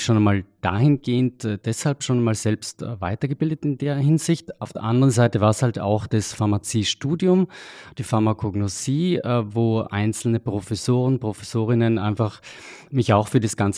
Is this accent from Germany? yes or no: no; Trentino-Alto Adige, Italy; Ich komme aus Südtirol, aus einem sehr ländlichen Bereich